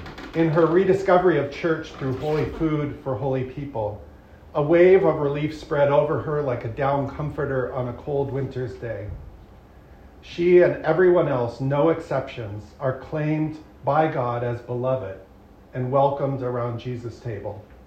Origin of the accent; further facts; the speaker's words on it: Montana, United States; I'm thinking particularly this week of events unfolding in my home state of Montana.